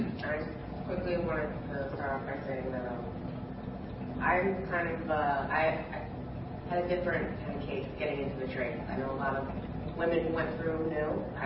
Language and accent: English; Michigan, United States; now in New York, United States; So I moved to New York. I'm from Michigan